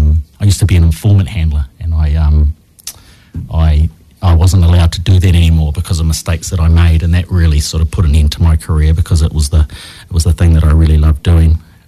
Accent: Wellington, New Zealand; I'm from Wellington, actually. I grew up here. I was born in Wellington Hospital and went to school locally. Grew up in Strathmore Park, up on the hill above the airport. Lovely big family home. Mum and dad together.

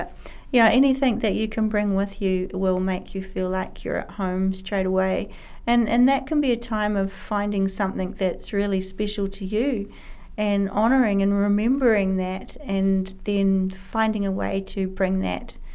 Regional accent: Newman, Western Australia, Australia; also born or lived in New Zealand; poisonous snakes and spiders that we would have to be careful of every day growing up in Newman.

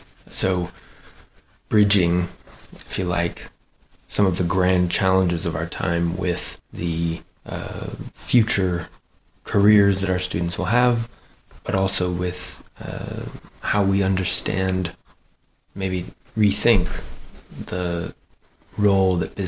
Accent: Los Angeles, California, United States; moved away as an adult; also born or lived in Washington, D.C. / Edinburgh / Manchester; now in Huddersfield, United Kingdom; I grew up in Los Angeles originally, so I'm a little ways from where I grew up originally

